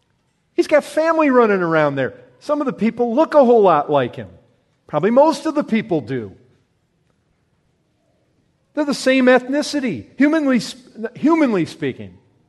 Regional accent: Paw Paw, Michigan, United States; I grew up in Pawpaw, Michigan. It's like that.

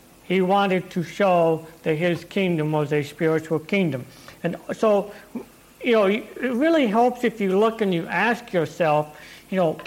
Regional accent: Pine Village, Indiana, United States; It was that Nazareth was kind of like my hometown of Pine Village, okay? Otherwise known as maybe Resume Speed, Indiana. It was a dinky town.

